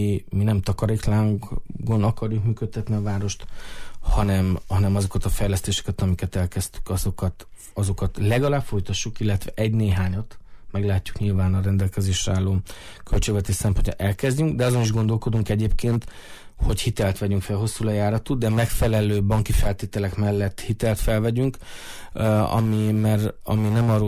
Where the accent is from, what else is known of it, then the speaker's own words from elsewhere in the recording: Târgu Mureș, Mureș County, Romania; legyen jó itthon élni Marosvásárhelyen, és mindannyian jó érzéssel és büszkeséggel töltsön el azt, hogy marosvásárhelyiek vagyunk először.